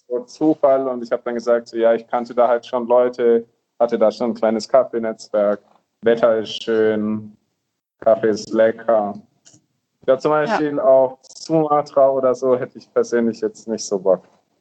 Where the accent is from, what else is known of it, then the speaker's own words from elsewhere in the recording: Nuremberg, Bavaria, Germany; Ich so, nee, aus Nürnberg.